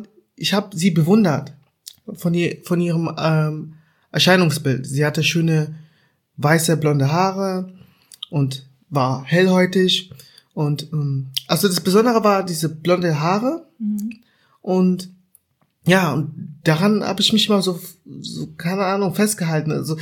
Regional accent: Germany; Und bei mir war es so, ich bin in Deutschland aufgewachsen, also alles mitgemacht.

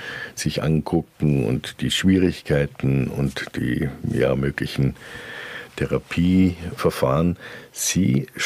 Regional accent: Germany; born there; ich bin in der DDR geboren

